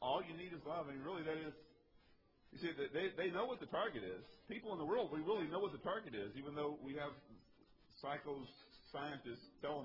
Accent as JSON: {"language": "English", "region": "Texas", "country": "United States", "tie": "born or raised there", "said": "I grew up in East Texas with rivers that didn't flow."}